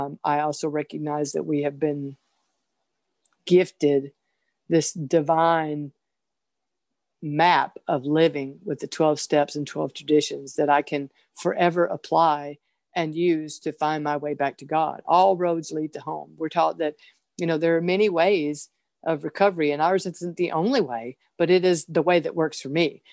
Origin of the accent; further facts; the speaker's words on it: Mississippi, United States; And I grew up in Mississippi, but I started program in Los Angeles.